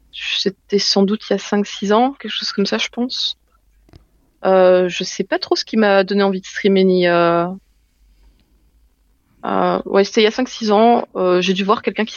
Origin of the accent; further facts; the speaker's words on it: Brussels, Belgium; J'ai 27 ans et je suis de Bruxelles.